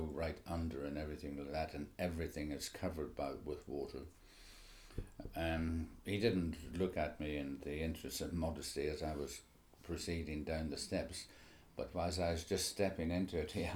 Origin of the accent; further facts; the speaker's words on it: Northern Ireland, United Kingdom; born there; I was born in Northern Ireland. Had a very strict Roman Catholic upbringing.